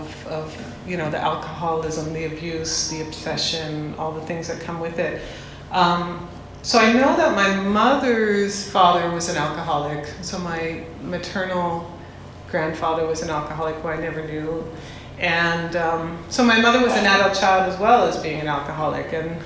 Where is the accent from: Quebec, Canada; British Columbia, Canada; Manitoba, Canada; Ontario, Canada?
Quebec, Canada; Montreal; also born or lived in Scotland; we left Scotland early, and I grew up in Canada in Montreal. And so we were an immigrant family and alcoholic family.